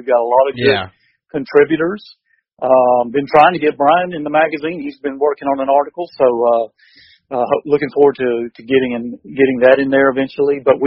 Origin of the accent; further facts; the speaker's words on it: Georgia, United States; I was born and raised here in Georgia, in southeast Georgia, down near the coast, and fortunate in my job with QDMA to still be here in my home state.